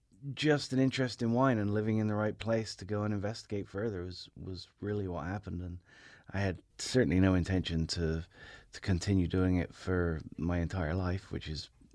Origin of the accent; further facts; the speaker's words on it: England, United Kingdom; accent: English; now in Paso Robles, United States; No, I learned more about cider in England probably, but I moved to the North County Paso Robles and started in the wine industry in 1991.